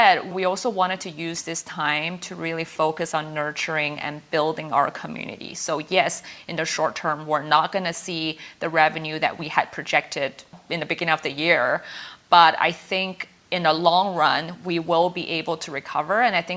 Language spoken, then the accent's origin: English; Singapore; moved away; also born or lived in North America; I grew up in Singapore, and I grew up not really thinking too much or too interested in the Chinese culture and cultural heritage.